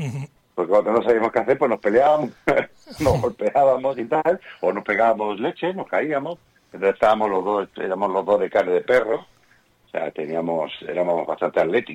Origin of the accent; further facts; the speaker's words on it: Huelva, Andalusia, Spain; also born or lived in Cádiz; nací en Cádiz, pero mis padres me llevaron nos fuimos toda la familia. Cádiz no es el sitio con más trabajo del mundo, por si no lo habías observado. Entonces, y Huelva era una ciudad emergente en los años 80